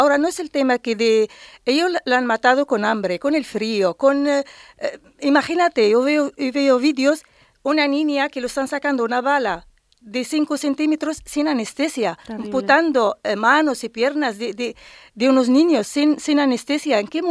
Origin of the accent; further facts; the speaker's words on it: Tetouan, Tanger-Tetouan-Al Hoceima, Morocco; Spanish is a second language; yo soy de Tetuán, de Marruecos, perfectísimamente, he nacido, yo nacido en 1976.